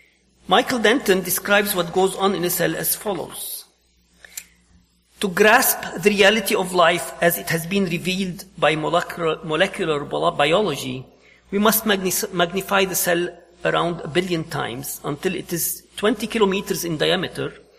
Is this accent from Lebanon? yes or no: yes; Lebanon; now in United States; When I grew up in Lebanon back in the 70s, when we got our first TV, there were three broadcast channels